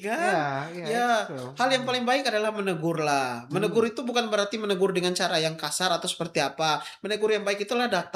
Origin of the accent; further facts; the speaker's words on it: Ternate, North Maluku, Indonesia; Kalau kita orang Ternate ya, orang timur kan jam 9 masih normal lah ya.